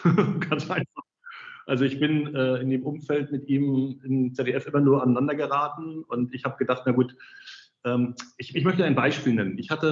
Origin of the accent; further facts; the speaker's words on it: Rostock, Mecklenburg-Vorpommern, Germany; also born or lived in Berlin; in Rostock habe ich dann überlegt, das ist meine Heimatstadt, und da bin ich nach 20 Jahren Berlin auch wieder hingezogen.